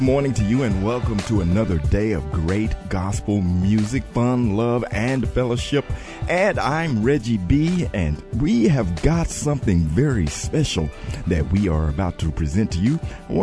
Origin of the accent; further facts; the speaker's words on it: Dallas, Texas, United States; That's my hometown, Dallas, Texas.